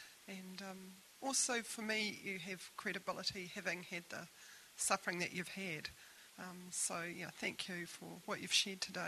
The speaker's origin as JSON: {"language": "English", "country": "New Zealand", "said": "I'm from New Zealand."}